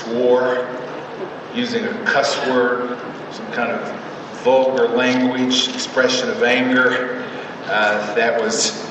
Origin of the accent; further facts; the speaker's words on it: Texas, United States; Now, when I grew up in Texas